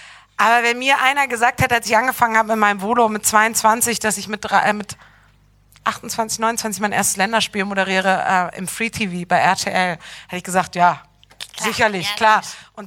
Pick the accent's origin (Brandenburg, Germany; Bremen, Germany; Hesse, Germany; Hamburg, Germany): Bremen, Germany; Dann sind wir bei meiner Mama in Bremen aufgewachsen.